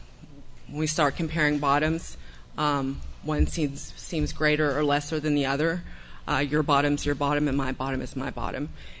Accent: Dallas, Texas, United States; now in Austin, United States; I am from Dallas, so I went back to Dallas, and I kind of gathered my things and decided I was going to move down here to Austin.

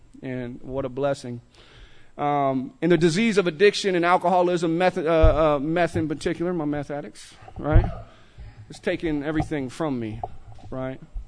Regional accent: Austin, Texas, United States; But I grew up in Austin, Texas. I grew up in, we moved to East Austin right off Canterbury, and I grew up on South 2nd and West Johanna back when Austin was Austin.

